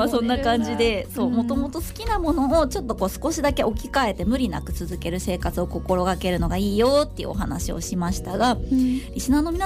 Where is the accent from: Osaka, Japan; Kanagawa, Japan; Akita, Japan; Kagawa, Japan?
Akita, Japan; まあ私もともと秋田出身で秋田にいたから、カフェ代高くないってこう言われることも